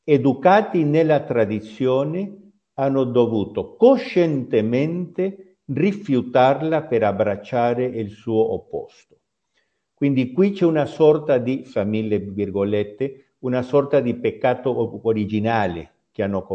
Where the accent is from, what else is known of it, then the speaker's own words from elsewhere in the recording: Peru; Italian is a second language; now in Italy; voi sapete che io sono peruviano